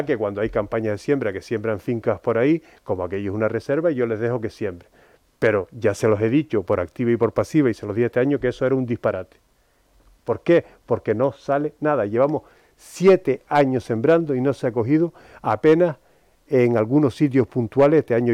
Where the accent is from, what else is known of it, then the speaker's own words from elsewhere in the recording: Canary Islands, Spain; Yo quería venir a Fuerteventura porque es la tierra donde yo nací, donde me crié, donde me encantaba la naturaleza de esta isla hace 20 años.